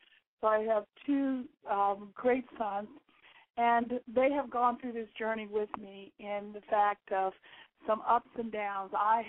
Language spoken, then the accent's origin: English; Georgia, United States; I am a military brat. born and raised in Georgia, moved around.